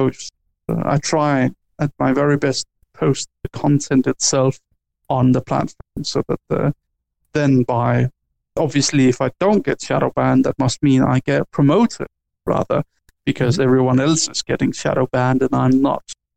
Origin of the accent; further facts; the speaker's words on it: Denmark; I come from a very small country. I come from Denmark, and Denmark is not by any means measure any sort of big. Even our biggest city isn't even that big.